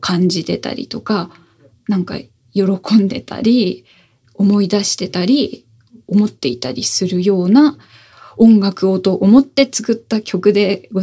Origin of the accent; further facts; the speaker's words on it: Oita, Japan; 自分が生まれ育ったずっとお話をしておりますが、大分県の田舎のですね、田んぼの風景だったりとか